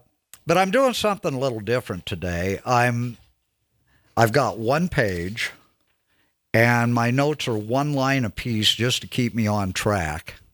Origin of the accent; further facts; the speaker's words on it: Midwest, United States; I grew up in the Midwest, and during the winter, you spend half your life shoveling snow.